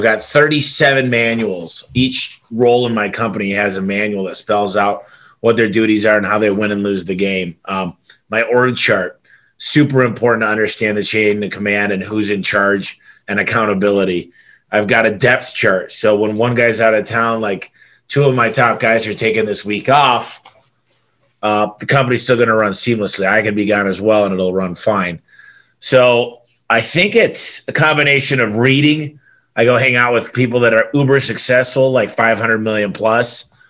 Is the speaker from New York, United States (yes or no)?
no; Michigan, United States; I grew up in Michigan, and my dad had a transmission shop.